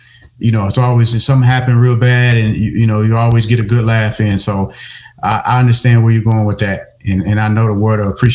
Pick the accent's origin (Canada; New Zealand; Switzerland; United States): United States; Michigan; Yeah, man. It's, you know, I'm from Michigan, and I hear Michigan got the highest whatever.